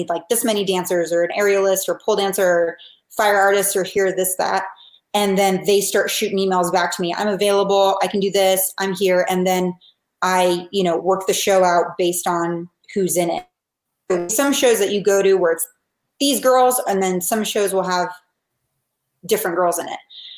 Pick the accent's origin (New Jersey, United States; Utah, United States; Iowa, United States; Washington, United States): Washington, United States; Seattle; also born or lived in Atlanta, United States; I'm not from Atlanta originally. I wasn't raised there. I was raised in Seattle. So being a Pacific Northwesterner